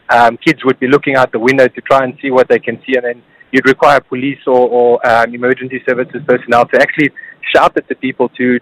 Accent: South Africa; now in United Arab Emirates; I'm a South African paramedic. I'm now working in the UAE

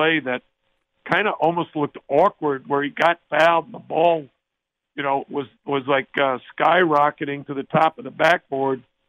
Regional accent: New York City, New York, United States; I grew up in the Bronx, went to high school in Queens.

